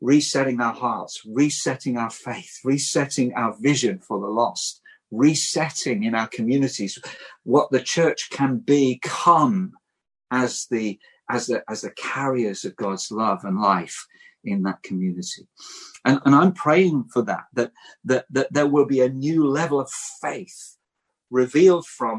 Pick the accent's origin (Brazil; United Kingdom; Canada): United Kingdom; England; now in Wales; I'm living in Wales as an English missionary with a Welsh daughter